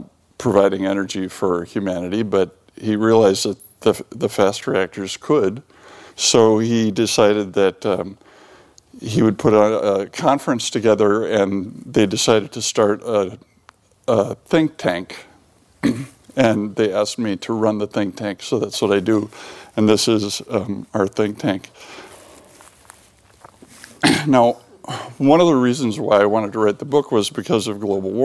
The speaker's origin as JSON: {"language": "English", "country": "United States", "said": "But as an American, I have more important things to be embarrassed about, like Donald Trump."}